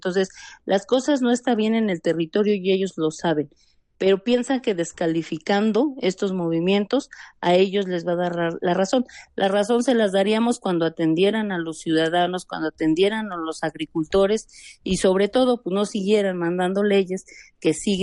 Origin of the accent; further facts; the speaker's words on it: Mexico; del que somos mexicanos, ellos son mexicanos